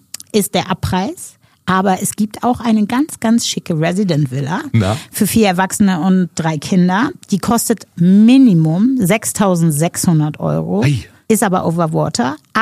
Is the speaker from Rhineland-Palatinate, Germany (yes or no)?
no; North Rhine-Westphalia, Germany; Ja, und ich komme aus dem Ruhrgebiet.